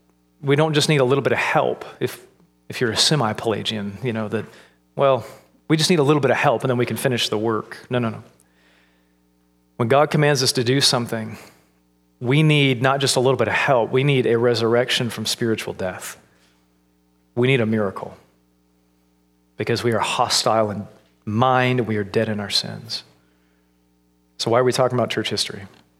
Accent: Florida, United States; So I'm from Florida, and I grew up in just north of Jacksonville, and right under Jacksonville is the town of St. Augustine.

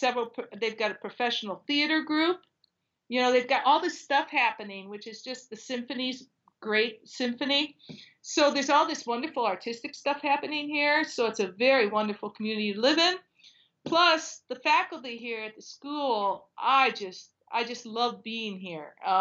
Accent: Cleveland, Ohio, United States; I'm from Cleveland, Ohio.

